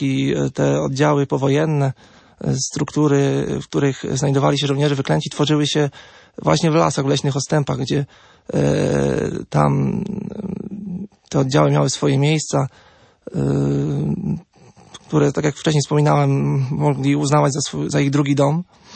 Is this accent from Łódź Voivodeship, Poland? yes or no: no; Sól, Lublin Voivodeship, Poland; pochodzę z miejscowości położonej na terenie Puszczy Solskiej, z kolonii Sól